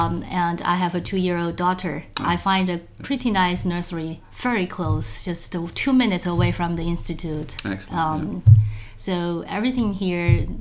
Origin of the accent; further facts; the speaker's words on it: Hong Kong; Since I'm from Hong Kong, which is pretty warm throughout the year